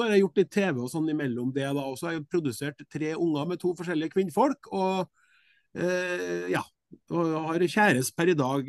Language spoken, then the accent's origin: Norwegian; Klæbu, Trøndelag, Norway; så er jeg da født og oppvokst i Klæbu i Sør-Trøndelag. Og med foreldre fra Nord-Trøndelag.